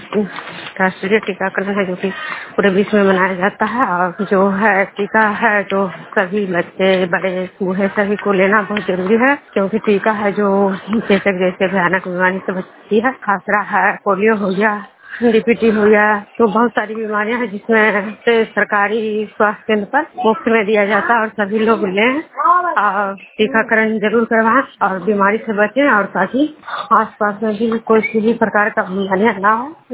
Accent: Bihar, India; मुखंड नालंदा जिला नर्मदा सुपर खंड के निवासी हूँ।

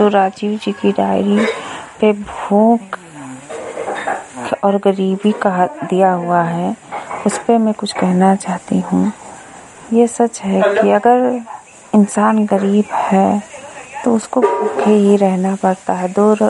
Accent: Lakharampur, Uttar Pradesh, India; मैं विकास खंड विशेषरगंज से हूँ, ग्राम पंचायत लखारामपुर, गांव लखारामपुर से, जिला बहराइच से।

